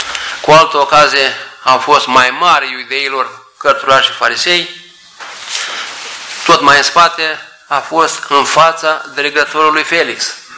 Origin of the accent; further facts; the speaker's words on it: Romania; Noi, ca și români, mai avem spune că Apostolul Andrei ar fi trecut prin sudul Dobrogei, prin sudul țării noastre.